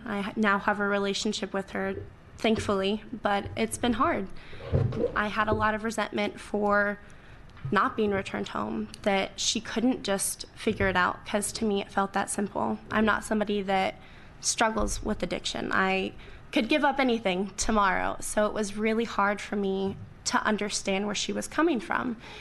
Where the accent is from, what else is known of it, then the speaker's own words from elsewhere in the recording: Vernonia, Oregon, United States; I grew up in Columbia County, a very small county in a small town, Vernonia, Oregon.